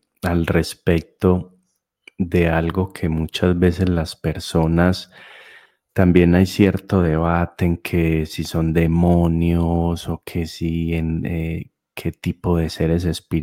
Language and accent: Spanish; Colombia; Colombiano, sí.